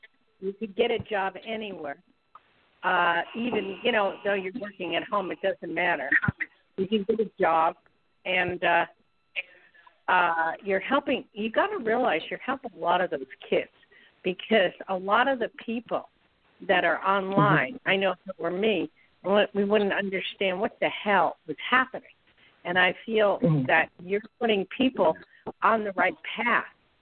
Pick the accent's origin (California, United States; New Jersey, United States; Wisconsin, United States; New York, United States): New Jersey, United States; I was born and raised in Jersey.